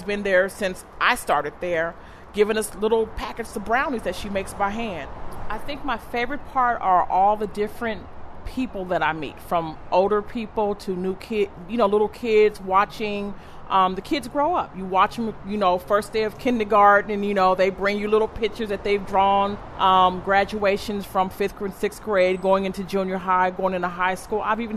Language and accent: English; Vallejo, California, United States; I'm from Vallejo, California, and I'm a bridge officer on the Golden Gate Bridge.